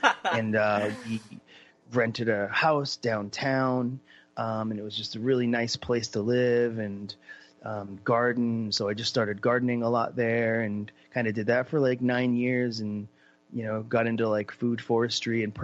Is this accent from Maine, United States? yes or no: yes; Portland, Maine, United States; born there; I was born in Portland, Maine, hundreds of years ago.